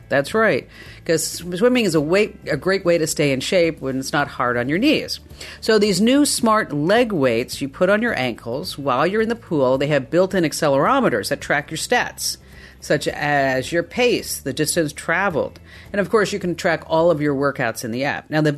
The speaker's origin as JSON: {"language": "English", "region": "New Jersey", "country": "United States", "said": "All right, so here, because you're from New Jersey and I'm from New Jersey, I want you to pronounce this word."}